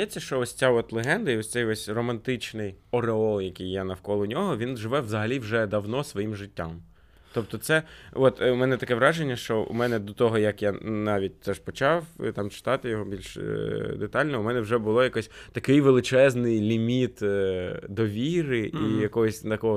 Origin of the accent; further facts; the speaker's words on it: Sumy Oblast, Ukraine; поки я не когось не бачу, хто з мого рідного міста або з Сумської області.